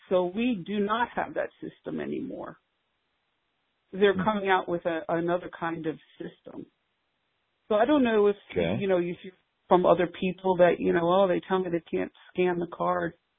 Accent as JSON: {"language": "English", "country": "United States", "said": "I'm an American national, and I have my passport card"}